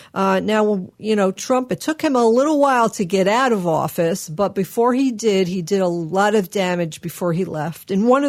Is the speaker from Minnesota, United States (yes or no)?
no; New York, United States; accent: New York; Well, when I get mad, you know what happens? Yeah. My New York accent really comes out a lot.